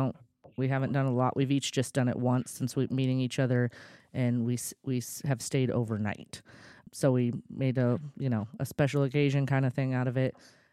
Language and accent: English; Houston, Texas, United States; born there; I was also born in Houston.